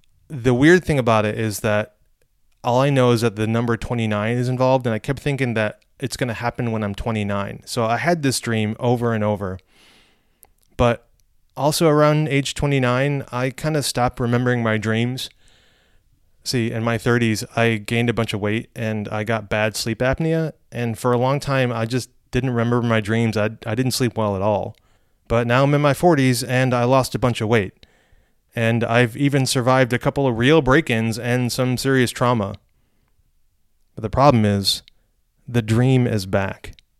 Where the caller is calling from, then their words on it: New York City, New York, United States; I'm calling in from New York City.